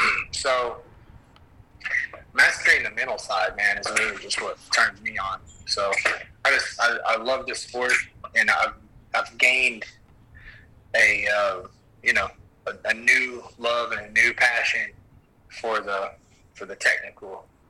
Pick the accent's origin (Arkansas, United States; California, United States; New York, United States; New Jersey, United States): Arkansas, United States; I'm not from this area. I grew up in Arkansas, actually, but I was coming down here to fight because there was no fighting in Arkansas.